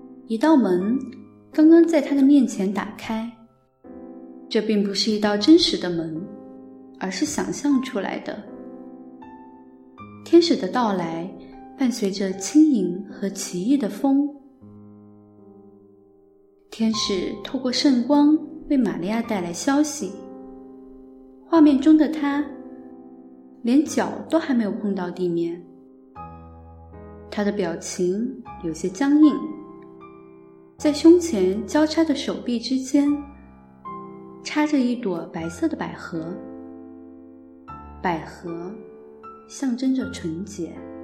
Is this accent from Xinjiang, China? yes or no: no; Guiyang, Guizhou, China; 我的家乡贵州贵阳。这是一座被森林覆盖了一大半的城市。在贵阳，我和家人们一起住在摩天大楼里面，公寓很大，但窗户外的远处却是另一栋大楼